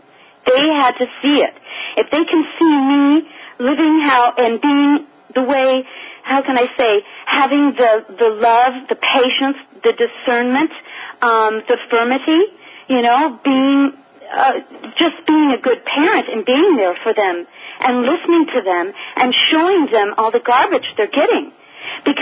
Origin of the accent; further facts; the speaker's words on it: United States; now in France; And so I'm from, you know, I'm American.